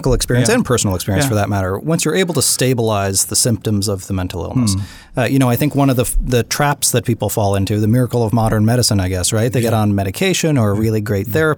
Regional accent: Nova Scotia, Canada; I was raised in Cape Breton, Irish Catholic.

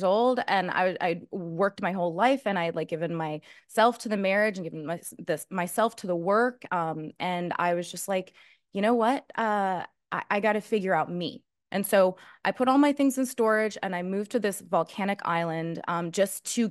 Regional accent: Colorado, United States; I'd been working with psychedelics mm-hmm. since I was 15 years old. I grew up in Colorado.

